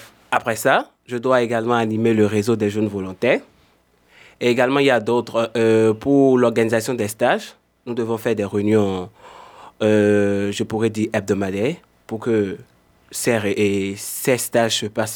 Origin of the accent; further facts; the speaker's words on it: Benin; now in Florac, France; Je viens du Bénin.